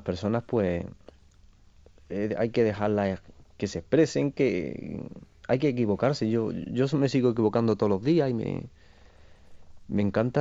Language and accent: Spanish; Granada, Andalusia, Spain; las personas de mi tierra, de Granada y todo eso